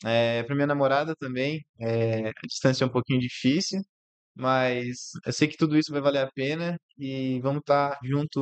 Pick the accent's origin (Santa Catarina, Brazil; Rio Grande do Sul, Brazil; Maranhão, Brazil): Santa Catarina, Brazil; a gente tem que abastecer o carro, a gente é lá de Santa Catarina